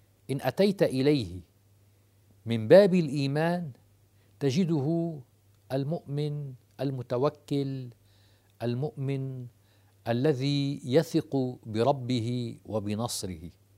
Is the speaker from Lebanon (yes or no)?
yes; Lebanon; حتى عندنا في لبنان عرضت الكهرباء وعرضت